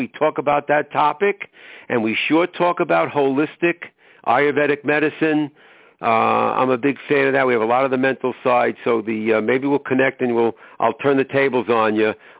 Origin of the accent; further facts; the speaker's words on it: New York, United States; accent: New York; now in Aurora, United States; I am in Aurora, Naperville, Illinois. Even though I'm a New Yorker and I practice my New York accent at least once a week, Rochelle, I've been in Chicago for a long time, and that's where I broadcast.